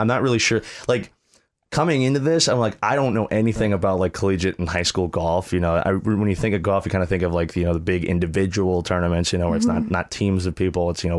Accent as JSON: {"language": "English", "region": "Wisconsin", "country": "United States", "lives_now": "Winona, United States", "said": "I'm originally from Wisconsin, so really didn't know about Winona existed until I graduated college"}